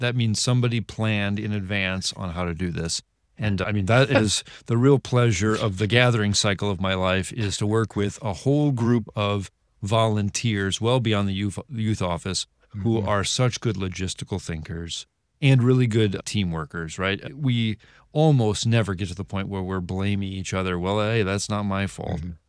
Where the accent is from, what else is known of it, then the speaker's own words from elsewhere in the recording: Detroit, Michigan, United States; also born or lived in North Dakota; I'm from Metro Detroit originally. So, you know, big Lutheran territory, right. You know, suburbs and city nearby. And we went to North Dakota. I lived in a town of 40 people.